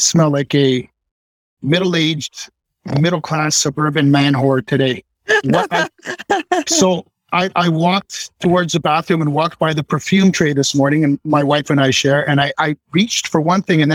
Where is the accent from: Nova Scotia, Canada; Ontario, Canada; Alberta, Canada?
Ontario, Canada; Toronto; born there; I was born in Toronto, and my studio is just about 30 minutes north of Toronto. Born to Italian immigrants. My dad came here and my mom came here when they were young. So I was raised in a family of hairstylists and barbers.